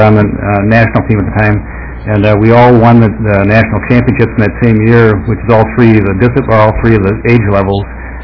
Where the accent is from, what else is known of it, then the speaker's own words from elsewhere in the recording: Duluth, Minnesota, United States; Gene's brother Glenn was my coach growing up in the Duluth area.